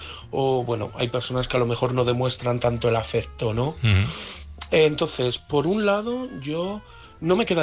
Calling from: Madrid, Community of Madrid, Spain; de Madrid

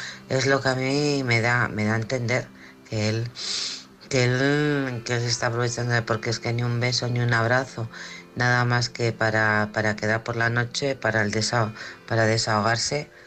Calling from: Alcorcón, Community of Madrid, Spain; de Alcorcón.

